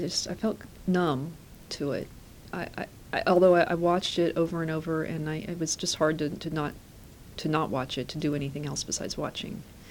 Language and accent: English; United States; while I love my country and I'm very grateful to be here, I'm proud of being an American